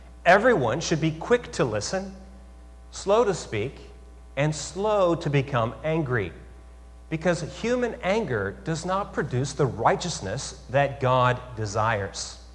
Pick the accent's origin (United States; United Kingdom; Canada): Canada; Red Deer, Alberta; As you all know, I'm Canadian. I grew up in Alberta.